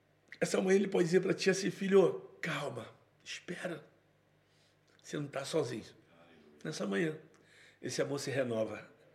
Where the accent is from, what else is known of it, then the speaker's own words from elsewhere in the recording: Rio de Janeiro, Brazil; eu sou lá do Borel. E o Borel tem uma escola de samba chamada Unidos da Tijuca.